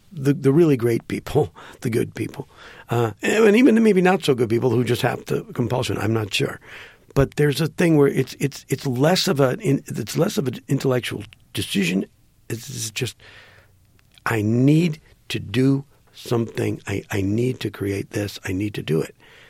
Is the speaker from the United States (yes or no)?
yes; Green Bay, Wisconsin, United States; I grew up in Green Bay, Wisconsin.